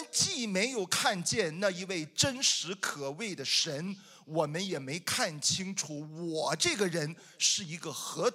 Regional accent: Shandong, China; 我也不知道为什么他拿我们山东人说事儿

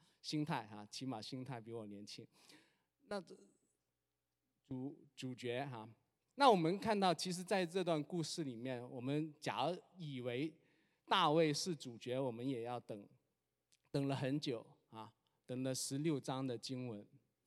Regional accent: southern China, China; 大概我是南方长大的啊，我个子比较高哈

